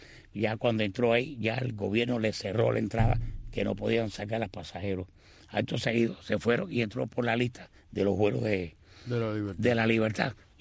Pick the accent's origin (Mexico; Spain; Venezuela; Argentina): Venezuela; now in Miami, United States; Cuando yo llegué de Venezuela aquí, pues fui a vivir a su casa y fue en Hialeah